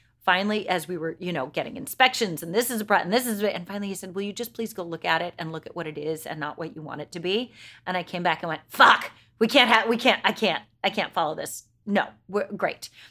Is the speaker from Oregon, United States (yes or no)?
yes; Oregon, United States; I grew up in Oregon.